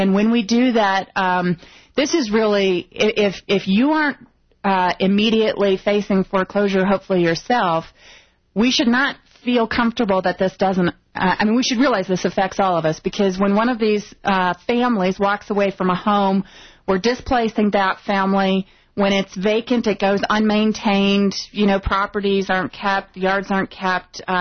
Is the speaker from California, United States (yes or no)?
no; Aurora, Colorado, United States; you know, I come from Aurora